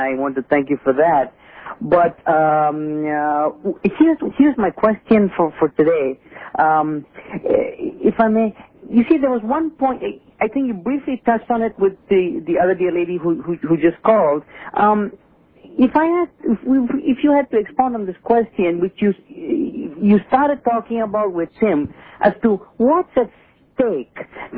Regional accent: India; Because, Steve, I come from India where these people absolutely prostrate themselves before Mary.

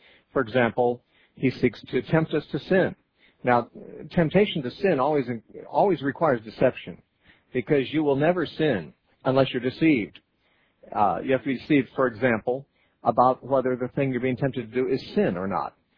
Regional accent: Santa Cruz, California, United States; We're going to talk next to Robert, who's calling from Santa Cruz, California, my hometown.

